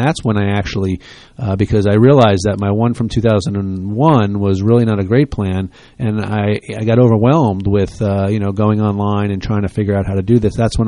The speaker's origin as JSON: {"language": "English", "region": "New Jersey", "country": "United States", "lives_now": "Hunterdon County, United States", "said": "I'm not. I'm from Bergen County originally."}